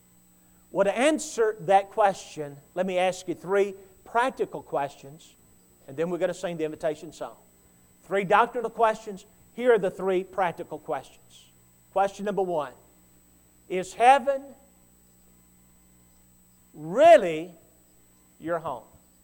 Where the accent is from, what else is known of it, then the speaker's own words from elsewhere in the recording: Hendersonville, Tennessee, United States; Well, I'm from Tennessee, Hendersonville. It's the home of … just right outside of Nashville.